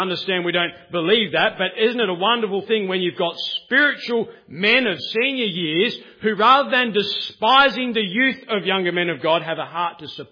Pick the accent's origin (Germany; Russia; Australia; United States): Australia; I'm an Australian